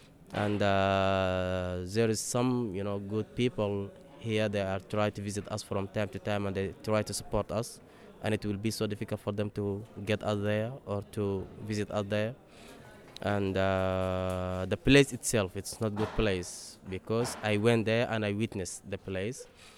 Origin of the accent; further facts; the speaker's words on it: Darfur, Sudan; I'm from Sudan, Darfur State.